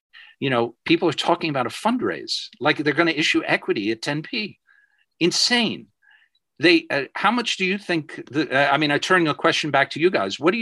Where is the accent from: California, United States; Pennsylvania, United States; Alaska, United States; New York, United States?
New York, United States; for an East Coast nerdy Jewish boy from New York, I'm still American by birth